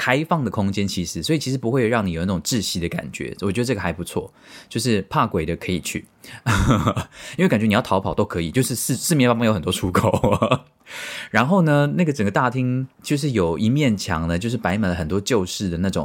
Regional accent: Tainan, Taiwan; 从小在台南市长大的我哈，就是从火车站走出来呢，看到那一个黑色的建筑，我其实从来没有想过要走进去

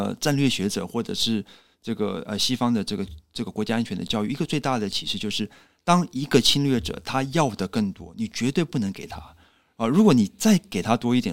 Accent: Taiwan; 那就是在我们台湾这边嘛

